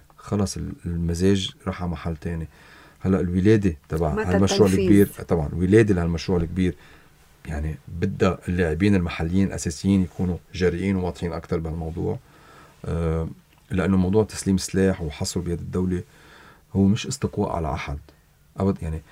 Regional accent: Lebanon

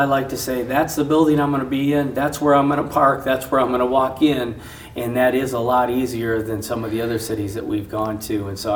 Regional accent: Michigan, United States; I'm a Midwesterner from Michigan, and so it's close to home and what I like.

